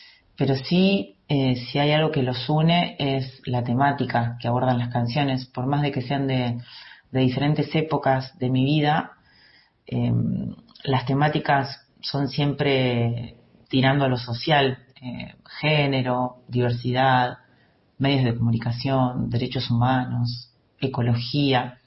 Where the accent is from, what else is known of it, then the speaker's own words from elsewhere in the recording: Córdoba, Argentina; es un pueblo muy pequeño y muy hermoso que queda al sudeste de la provincia de Córdoba, pegadito con la provincia de Santa Fe. Por eso quienes vivimos acá no tenemos tonada cordobesa. Es un pueblo muy tranquilo, muy bello